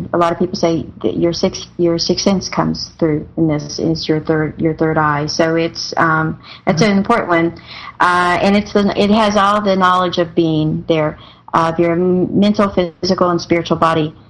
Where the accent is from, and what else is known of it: North Carolina, United States